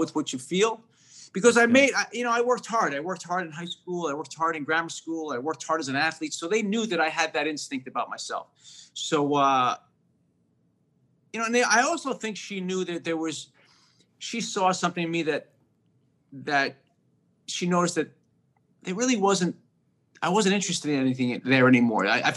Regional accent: New York, United States; growing up in Queens and the Bronx, Al Pacino was somebody that I really looked

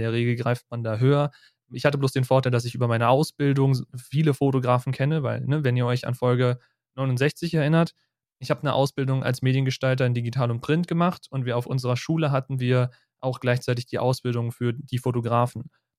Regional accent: Berlin, Germany; Wir sind Berliner

